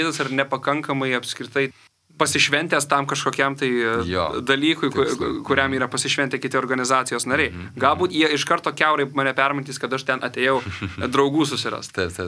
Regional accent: Alytus, Alytus County, Lithuania; aš iš Alytaus, viso miesto dydžio organizacijos

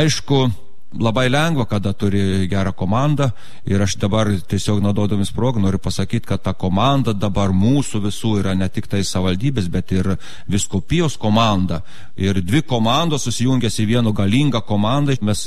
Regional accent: Samogitia, Lithuania; žemaičiai, mes esam kantrus

